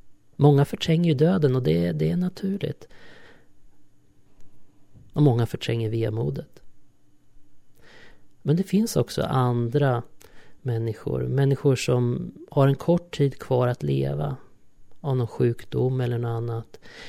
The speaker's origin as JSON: {"language": "Swedish", "town": "Örebro", "region": "Örebro County", "country": "Sweden", "tie": "born or raised there", "said": "Jag kommer ihåg hur jag cyklade mot Gustavsvik i Örebro, där jag är uppvuxen."}